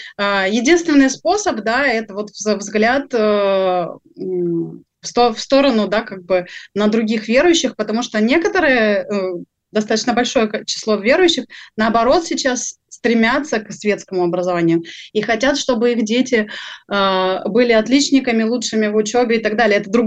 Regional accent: Stavropol Krai, Russia; Я это помню, потому что я выросла в регионе. Я из Ставропольского края.

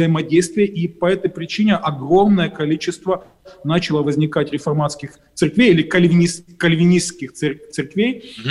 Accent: Mykolaiv Oblast, Ukraine; Так как я сам южанин, я с юга Украины, Николаевской области

